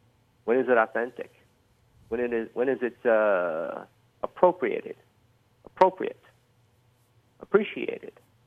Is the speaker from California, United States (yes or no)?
no; Duluth, Minnesota, United States; Because when I was growing up in Duluth, my fellow Duluthians would ask me, "Where are you from?" And I would go, "I'm from Duluth."